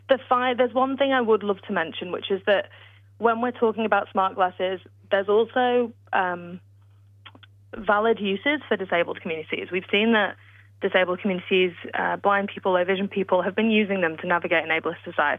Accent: United Kingdom; accent: British; I'm British, as you can tell by my accent

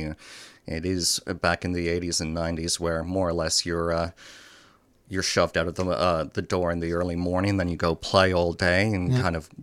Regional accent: Ontario, Canada; I was born and raised in Canada in a town about the size of Geelong, about an hour south of Toronto.

